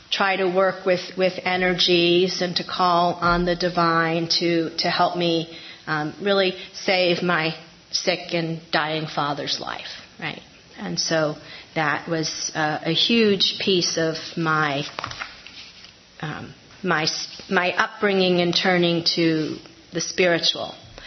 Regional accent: New York City, New York, United States; when I grew up in New York City, I lived in this Irish Catholic, Irish Italian, and then there was a smattering of Jewish people.

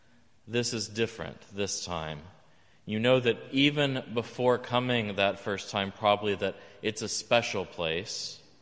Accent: Texas, United States; I had returned to my home state after a 2-year absence

